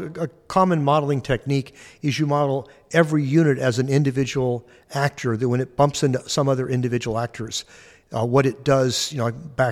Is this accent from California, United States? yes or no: yes; Carmel Valley, California, United States; I grew up in the Carmel Valley area in central California on the coast.